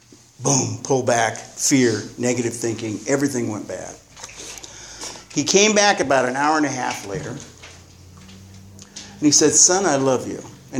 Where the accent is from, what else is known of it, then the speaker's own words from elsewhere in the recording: Phoenix, Arizona, United States; where we were raised in Phoenix in the 70s, my dad had Wally